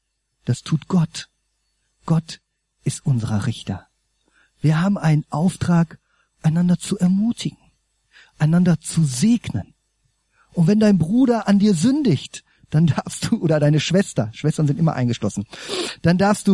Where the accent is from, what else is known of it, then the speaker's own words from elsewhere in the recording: Germany; Mich kotzt das manchmal an und ich bin das ja selber auch, bin ja auch Deutscher, ne?